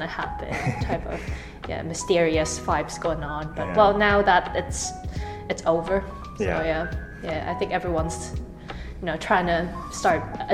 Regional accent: Canada; I'm from Canada.

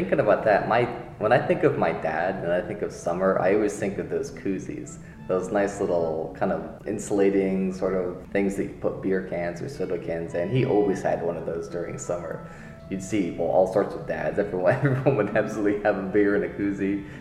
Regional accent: United States; I'm from America.

